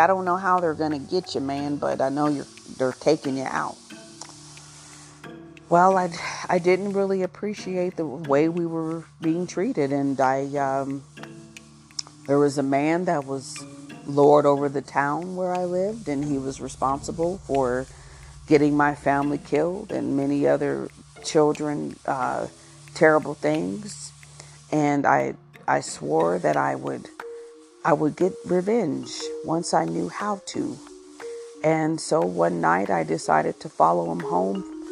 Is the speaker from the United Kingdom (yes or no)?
no; Arkansas, United States; Well, I'd say that I grew up in Arkansas. My parents were both in the church.